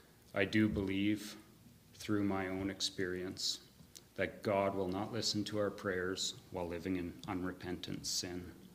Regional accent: Prince George, British Columbia, Canada; I'm 39 years old. I'm the middle of five siblings. I grew up in Prince George in a Christian home. Our family went to the Alliance Church.

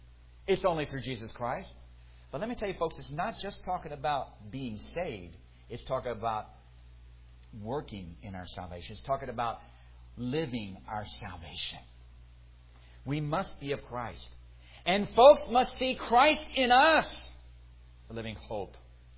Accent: New Orleans, Louisiana, United States; born there; I was born in the Southern Baptist Hospital in New Orleans. See, I was born a Baptist.

